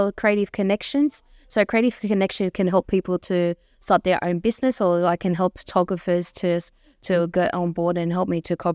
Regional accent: Sydney, New South Wales, Australia; my people come from the Wurundjeri Nation. So my people come from Bathurst, near Blue Mountains, but I always lived in southwestern Sydney all my life. I was brought up in Perrywood in Fairfield. And then I always lived around southwestern Sydney

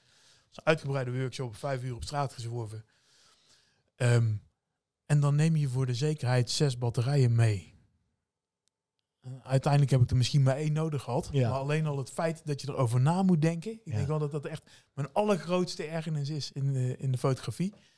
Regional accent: Netherlands; zijn we Nederlanders voor.

